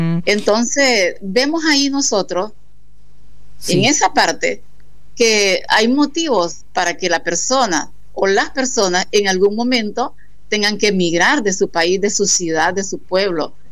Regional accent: Balfate, Colón, Honduras; also born or lived in La Ceiba / Tegucigalpa; vengo de Balfate, vengo a La Ceiba, a la institución media.

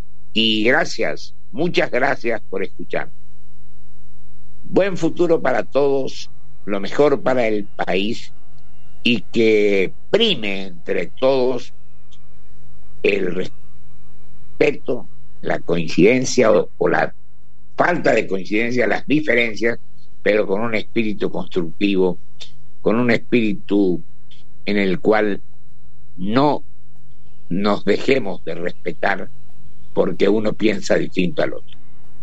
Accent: Argentina; nos llena de satisfacción como argentinos

